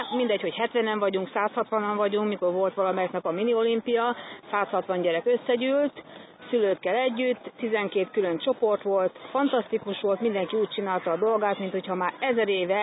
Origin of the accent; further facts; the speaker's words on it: Dandenong, Victoria, Australia; Én Dandenongból jöttem, Melbourne pontosabban